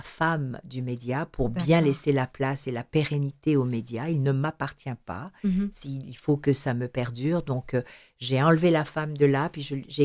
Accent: Quebec, Canada; Je parle de ce que l'on est, ce que j'ai découvert chez nous au Québec.

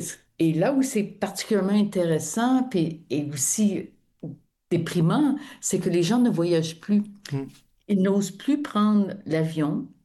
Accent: Quebec, Canada; je dois le dire en tant que Québécoise

